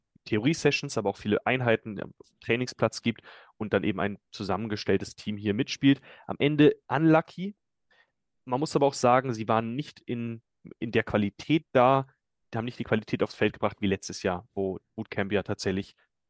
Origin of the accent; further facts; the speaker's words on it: Freiburg, Baden-Württemberg, Germany; Ich komme ursprünglich aus Freiburg